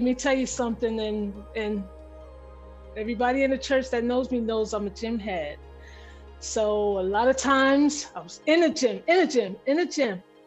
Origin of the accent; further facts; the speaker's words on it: South Orange, New Jersey, United States; I'm from South Orange, New Jersey.